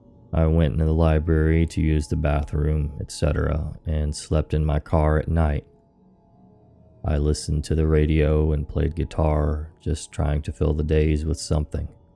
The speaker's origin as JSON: {"language": "English", "region": "Florida", "country": "United States", "tie": "born or raised there", "moved": "yes", "said": "I drove from where I grew up in Central Florida all the way into the middle of Arkansas, in its capital city of Little Rock."}